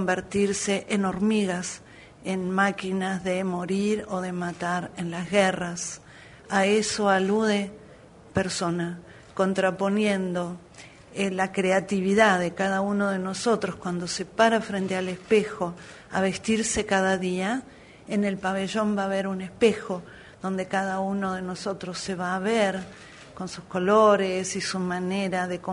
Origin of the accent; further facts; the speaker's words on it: Uruguay; moved away; mi país a Venecia, país del cual vivo fuera, como muchos uruguayos que vivimos desparramados por el mundo.